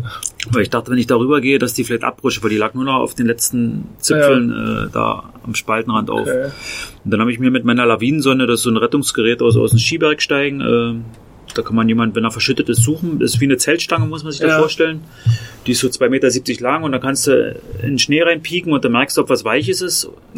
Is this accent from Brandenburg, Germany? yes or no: yes; Spremberg, Brandenburg, Germany; born there; Deswegen komme ich dann auch durch Potsdam und gehe durch meine Geburtsstadt Spremberg in der Lausitz.